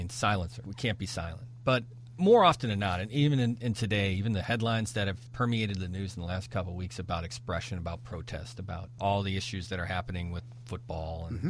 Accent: Midwest, United States; And especially you and me both growing up in the Midwest, there is this ideal of making a world for yourself and making money and being able to have a family.

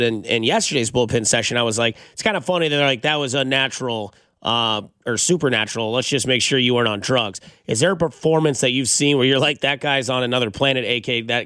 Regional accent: Blue Springs, Missouri, United States; Blue Springs at Blue Springs South tonight. That's a rivalry from my hometown.

